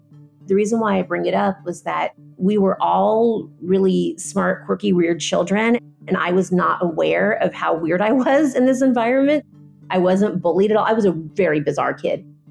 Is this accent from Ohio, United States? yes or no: no; San Fernando Valley, California, United States; I grew up in the San Fernando Valley. I was raised primarily by my father.